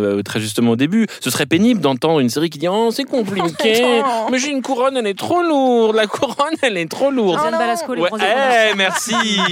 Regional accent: France; moi, en tant que Français, j'ai envie de répondre

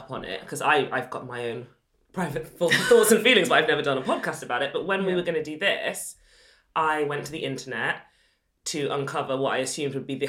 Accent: Sheffield, Yorkshire and the Humber, United Kingdom; I grew up in Sheffield.

